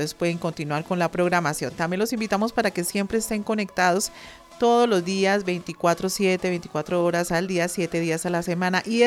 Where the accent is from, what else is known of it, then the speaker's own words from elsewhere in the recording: Colombia; a veces creen que los colombianos todos somos paisas, o todos somos costeños